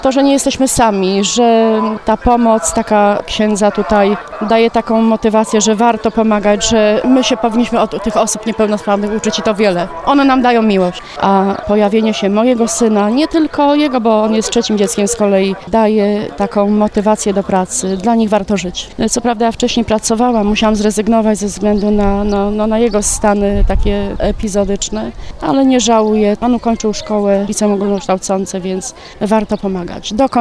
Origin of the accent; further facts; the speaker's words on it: Piła, Greater Poland Voivodeship, Poland; jesteśmy z Piły.